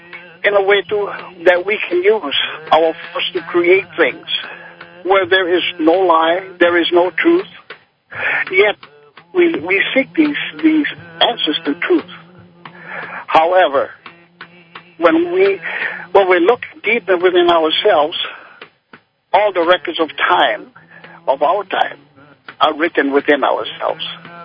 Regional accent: Hawaii, United States; I grew up on the Big Island of Hawaii, where like all people of spirituality, grow up learning the basics of all things with nature.

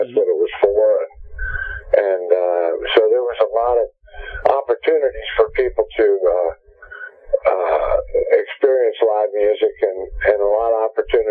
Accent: Troy, Ohio, United States; they were part of a music club where I grew up in Troy, Ohio.

